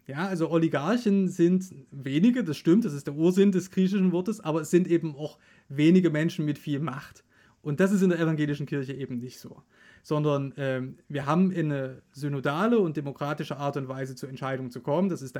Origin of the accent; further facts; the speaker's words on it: Saxony, Germany; ich komme ja aus Sachsen